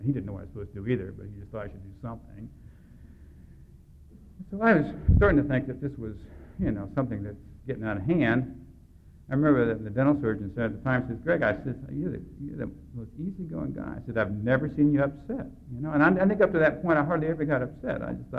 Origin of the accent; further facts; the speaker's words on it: St. Petersburg, Florida, United States; also born or lived in Atlanta, United States; I grew up in Florida, St. Petersburg, Florida. I've been 8 years in Atlanta, and they sent me to Newfoundland.